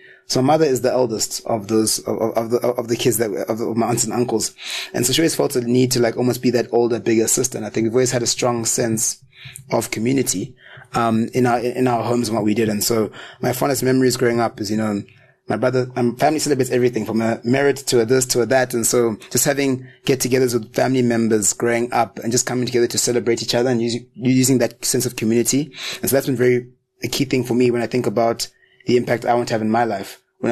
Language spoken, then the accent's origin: English; South Africa; So for myself, born and raised in South Africa, parents of Ugandan origin.